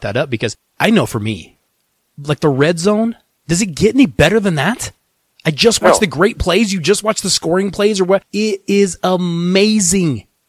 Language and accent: English; Colorado, United States; but we are from Colorado. We kind of like the cold.